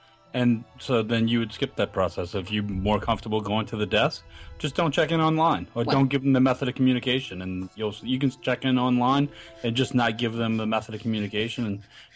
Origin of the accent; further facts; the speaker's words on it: New Orleans, Louisiana, United States; I mean, I'm from New Orleans. We don't call them trolleys. We call them streetcars.